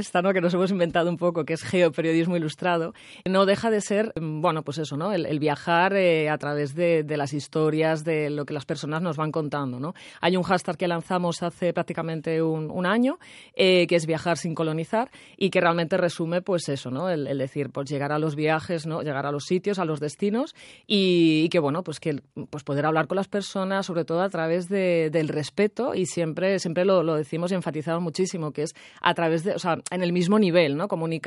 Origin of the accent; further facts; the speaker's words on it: Madrid, Community of Madrid, Spain; yo soy de Madrid